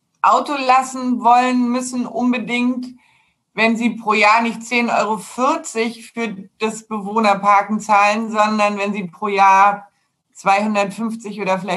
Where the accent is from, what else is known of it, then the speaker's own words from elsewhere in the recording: Berlin, Germany; aber ich bin auch Berlinerin, muss man dazu sagen.